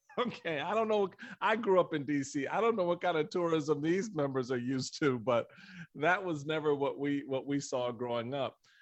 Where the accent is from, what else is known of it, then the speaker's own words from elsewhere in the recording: Washington, District of Columbia, United States; I grew up in Washington, D.C., all right, Chocolate City, right?